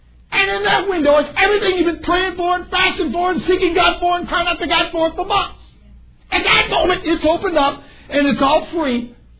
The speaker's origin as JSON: {"language": "English", "town": "New Orleans", "region": "Louisiana", "country": "United States", "said": "I'm from New Orleans. I like it strong."}